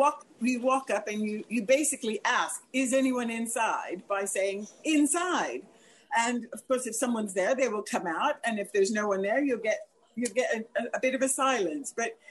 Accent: California, United States; moved away as an adult; also born or lived in Mexico; now in Antigua and Barbuda; Grew up in Southern California, which just added to that, then came to live here.

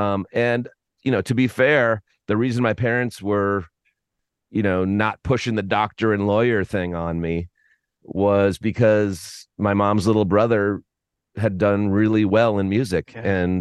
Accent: Newton, Massachusetts, United States; now in Minneapolis, United States; I grew up in Newton, Mass, which is, you know, a Boston suburb, which also had the winter, but it wasn't as brutal as this.

